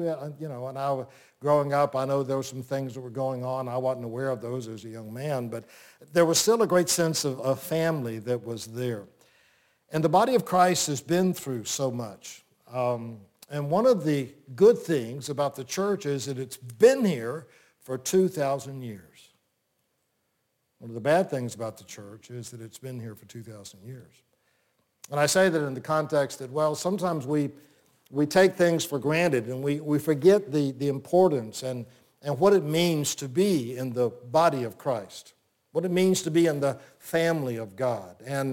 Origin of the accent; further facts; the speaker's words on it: Plant City, Florida, United States; But growing up in Plant City was what I call kind of a Norman Rockwell experience.